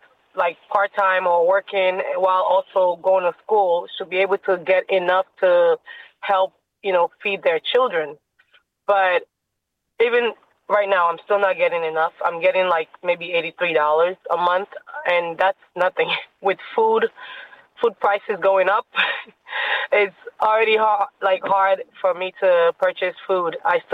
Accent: United States; I'm coming from an African background. You know, we have certain foods that we eat. And I knew I grew up in America and I'm used to some of the foods here too.

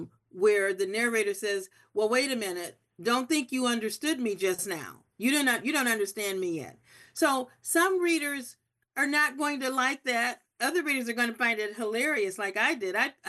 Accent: Akron, Ohio, United States; who could talk about my hometown, Akron, my home state, Ohio

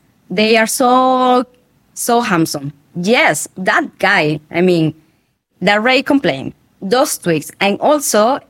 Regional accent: Lima, Peru; Well, I'm from Lima, and I'm very critical about my city, because when you live in the capital, you think that's the only thing that matters, right?

